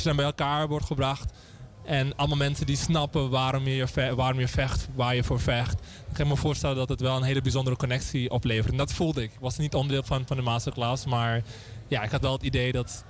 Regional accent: Suriname; now in Netherlands; Ik ben in Suriname opgegroeid.

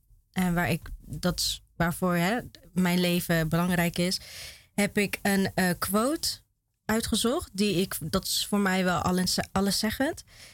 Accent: Vaassen, Gelderland, Netherlands; now in Apeldoorn, Netherlands; Oorspronkelijk kom ik uit Vaassen, maar ik ben inmiddels al een aantal jaren woonachtig in Apeldoorn met mijn man en mijn dochter.

